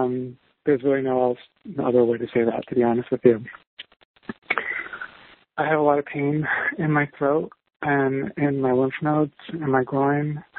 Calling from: New York City, New York, United States; I'm 31 years old. I'm calling from New York City.

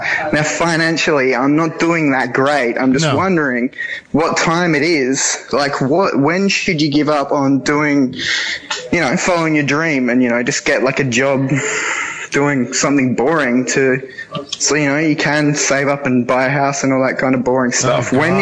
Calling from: Mount Gambier, South Australia, Australia; I'm calling from South Australia.

